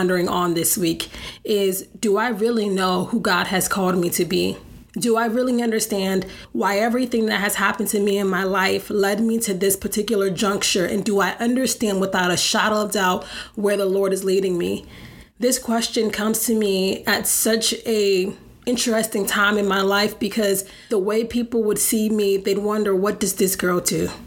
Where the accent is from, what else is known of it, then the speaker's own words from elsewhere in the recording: Michigan, United States; also born or lived in Maryland; now in Atlanta, United States; I grew up in Michigan, lived the majority of my life in Maryland, and recently moved to Atlanta to pursue this new journey of motherhood on my own.